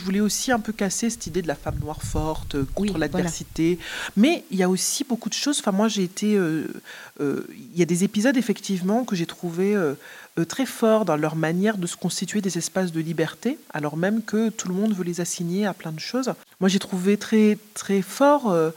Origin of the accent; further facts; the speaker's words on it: Martinique; Je suis de Martinique.